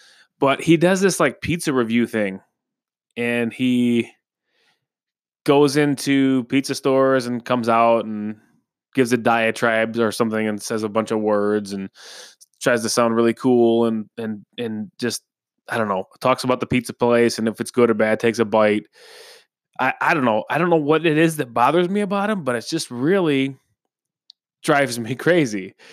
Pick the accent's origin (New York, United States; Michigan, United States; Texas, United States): Michigan, United States; I'm from Michigan.